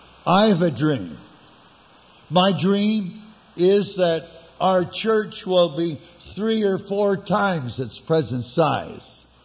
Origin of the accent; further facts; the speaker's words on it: Canada; Doesn't he know I'm from Canada? And we have the best?